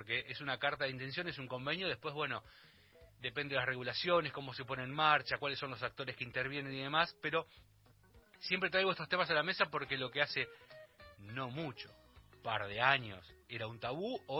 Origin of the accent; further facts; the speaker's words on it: Bahía Blanca, Buenos Aires Province, Argentina; yo siempre he comentado que vengo de Bahía Blanca, soy bahiense